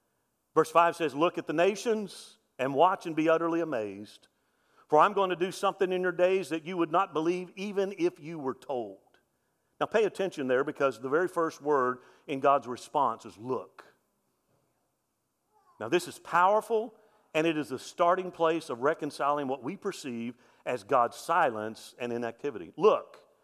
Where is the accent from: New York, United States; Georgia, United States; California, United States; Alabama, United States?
Alabama, United States; And again, I'm from South Alabama, okay?